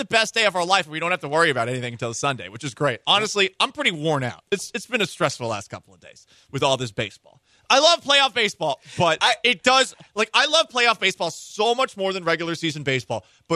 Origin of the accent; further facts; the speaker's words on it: Canada; I'm French. I'm French Canadian.